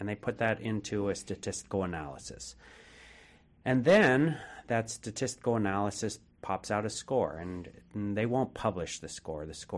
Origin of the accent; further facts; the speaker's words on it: Pittsburgh, Pennsylvania, United States; now in Seattle, United States; I moved here from Pittsburgh, PA, in 1983 when Seattle was a nice, livable, fun city, small town.